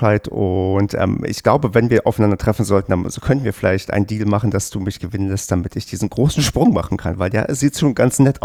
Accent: East Germany, Germany; Und ich bin ja im Osten mit Tennis groß geworden

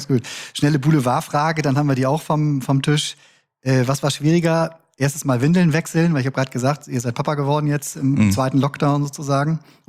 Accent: Bremen, Germany; Ich komme eigentlich aus Bremen.

